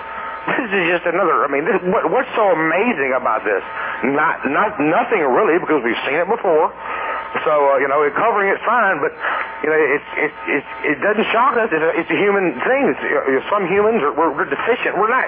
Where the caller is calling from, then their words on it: Atlanta, Georgia, United States; in Atlanta.